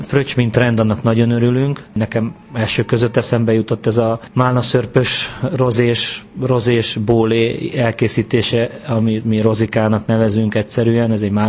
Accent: Hungary; mi magyarok vagyunk

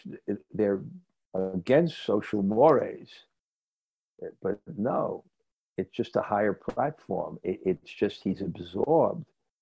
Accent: Vrindavan, Uttar Pradesh, India; And he was in Vrindavan when we were growing up in Vrindavan.

